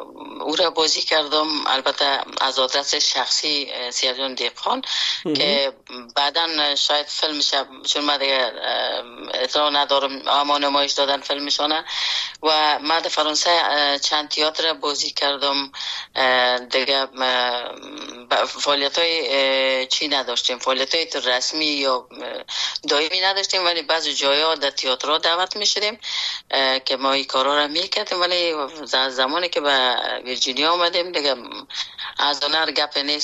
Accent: Afghanistan; born or raised there

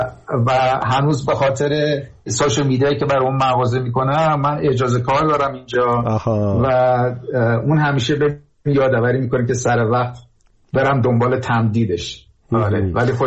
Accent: Iran; moved away; دیگه از ایرانم که اومدم بیرون

